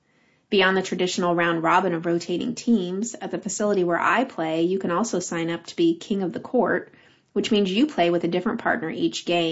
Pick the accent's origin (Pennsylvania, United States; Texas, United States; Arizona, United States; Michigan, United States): Michigan, United States; Ann Arbor; a facility with indoor courts in my hometown of Ann Arbor, Michigan, and instantly fell in love.